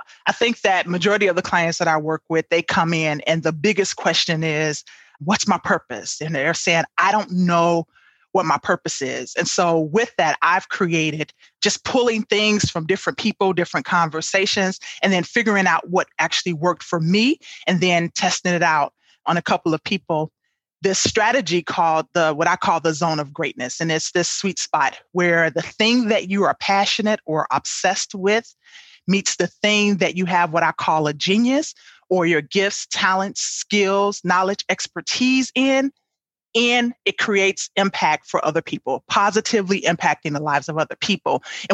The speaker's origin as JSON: {"language": "English", "town": "Chicago", "region": "Illinois", "country": "United States", "lives_now": "Milwaukee, United States", "said": "Yeah. So, you know, for me, I'm from Chicago originally. I live in Milwaukee now, but one day in Chicago, I lived in the suburbs"}